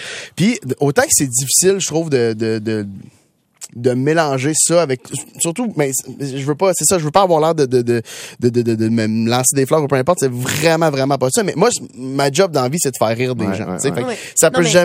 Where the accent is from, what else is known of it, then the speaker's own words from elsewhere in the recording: Saint-Eustache, Quebec, Canada; Je viens de Saint-Eustache.